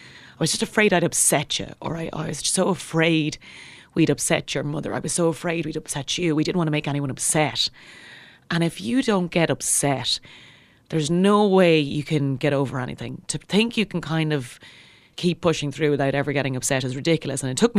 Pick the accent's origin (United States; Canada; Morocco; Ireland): Ireland; Kildare; I grew up in just outside of Kildare town to an equine vet of a father. And my mother is a retired professional flat race jockey.